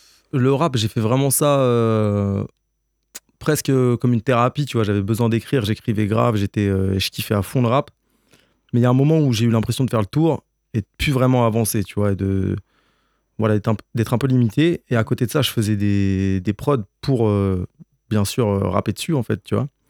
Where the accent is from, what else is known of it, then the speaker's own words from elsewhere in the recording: Le Havre, Normandy, France; je suis venu m'installer dans les Cévennes. Et comme tu le disais, à la base, je viens du Havre. Et voilà, maintenant, je suis pas très loin de Nîmes.